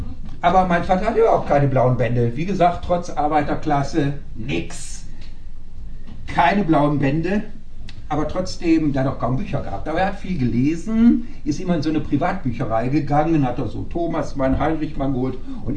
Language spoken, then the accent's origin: German; Essen, North Rhine-Westphalia, Germany; ich komme aus Essen, aus so einer Katholenfamilie.